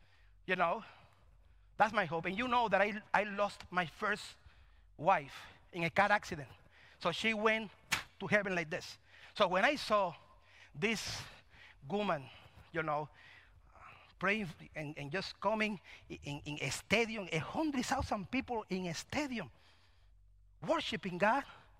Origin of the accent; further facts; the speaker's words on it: Cuba; But I come from Cuba, church.